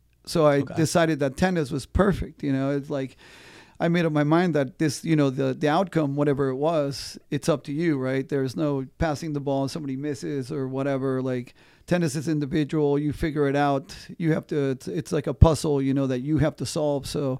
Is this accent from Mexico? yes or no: yes; Mexico; also born or lived in San Antonio; now in United States; first we moved to San Antonio in Texas, and I started beating everybody there because I was originally from Mexico